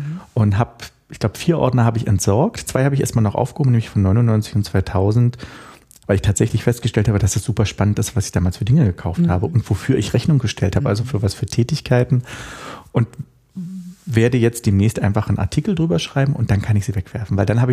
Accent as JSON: {"language": "German", "region": "Berlin", "country": "Germany", "tie": "born or raised there", "said": "Ich bin ja auch gebürtiger Berliner, Geburtskrankenhaus Friedrichshain und wohne jetzt, weiß ich nicht, 2 Kilometer von meinem wirklichen Geburtsort, also dem wirklichen Ort entfernt."}